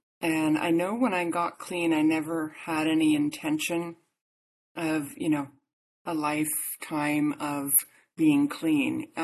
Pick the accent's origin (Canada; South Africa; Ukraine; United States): Canada; now in Dubai, United Arab Emirates; I was born in Canada. I'm from Canada. I live in Dubai now, but I'm from Canada, and that's where I spent most of my life.